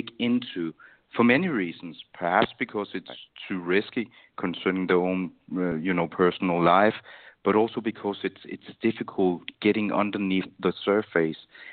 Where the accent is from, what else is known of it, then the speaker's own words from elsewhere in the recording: Denmark; When I was 17 years old, I was walking down the street one night in my hometown here in Denmark